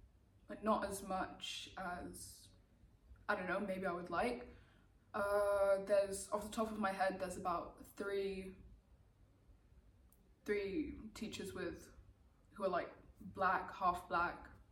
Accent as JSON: {"language": "English", "country": "Gambia", "said": "they're like, oh, I'm from Gambia. I'm like, oh, me too."}